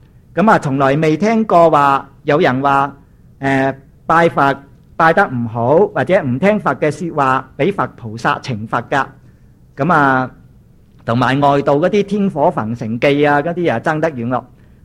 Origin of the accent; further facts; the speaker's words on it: Hong Kong; 其实泰国人都唔叫佢做四面佛㗎，系我哋香港人叫㗎啫。